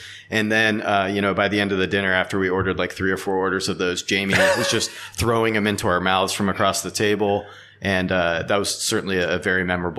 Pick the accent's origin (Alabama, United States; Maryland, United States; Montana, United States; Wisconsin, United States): Maryland, United States; moved away as an adult; also born or lived in California; now in Tokyo, Japan; but I'm originally from Maryland. Maryland has sweltering humidity, so I'm kind of used to that.